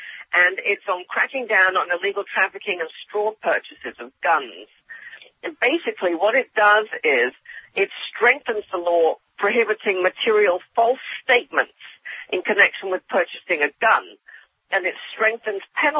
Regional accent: England, United Kingdom; and I'm English

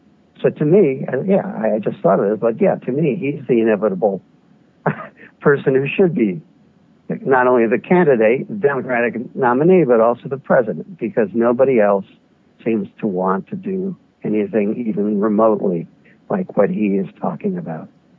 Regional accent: New York City, New York, United States; growing up around New York City as a child, you know, I remember Donald Trump when he was really just sort of a younger brat

